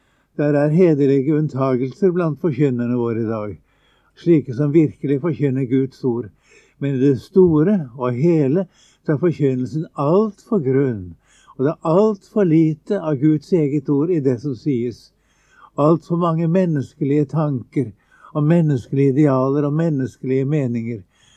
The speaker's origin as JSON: {"language": "Norwegian", "region": "Oslo", "country": "Norway", "tie": "born or raised there", "also_born_or_lived": "Bergen / Stavanger", "said": "Jeg har vokst opp i Oslo. Jeg har bodd her hele mitt liv, så å si. Bortsett fra 2 år da. Et år bodde jeg i Bergen, det første året jeg var gift. Og et år eller halvannet var det egentlig, bodde jeg i Stavanger under krigen. Men ellers har jeg bodd i Oslo."}